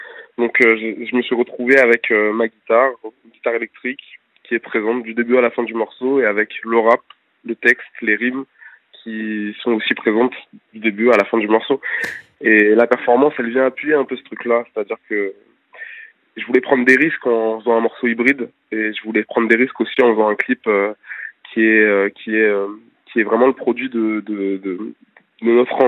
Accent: Paris, Île-de-France, France; moi, je viens de Paris. Après, j'ai beaucoup bougé aux quatre coins de la France.

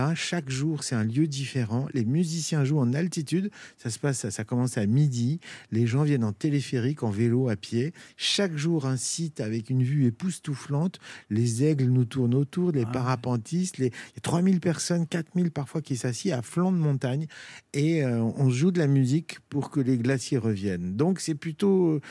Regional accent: Lyon, Auvergne-Rhône-Alpes, France; moi je suis lyonnais, j'ai fait mes classes là-bas.

